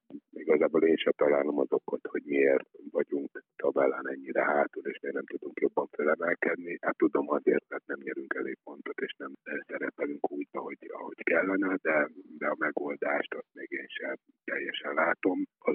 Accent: Pestszentlőrinc, Budapest, Hungary; Hát igen, azt gondolom, hogy én Lőrincen nőttem fel a pályától körülbelül egy olyan, talán másfél kilométerre

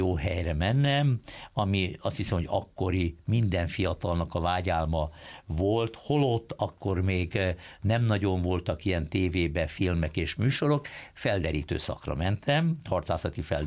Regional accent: Budapest, Hungary; mint budapesti tőzsgyökeres budai

